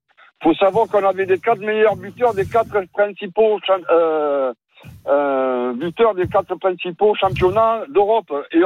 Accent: Bordeaux, Nouvelle-Aquitaine, France; Non, moi, je suis en tant que bordelais, je suis traumatisé.

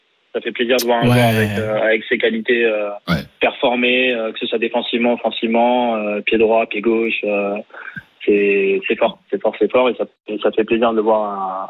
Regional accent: Orléans, Centre-Val de Loire, France; parce que je viens d'Orléans.

